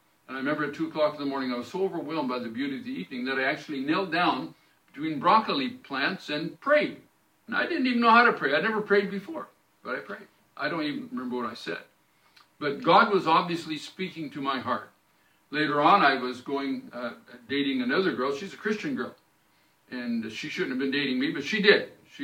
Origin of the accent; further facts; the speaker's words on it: Washington, United States; I grew up in Washington State in, I guess you would call it a lower class, maybe middle-lower class. We were very poor in my family.